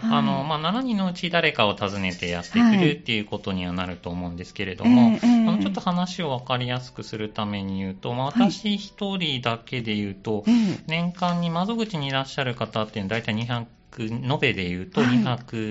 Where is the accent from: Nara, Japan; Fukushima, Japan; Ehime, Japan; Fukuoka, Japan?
Nara, Japan; now in Sanda, Japan; もともと奈良県で生まれ育っているので、ちょっとサンダとは縁がなくて、十数年前に引っ越してきたというような形ですね。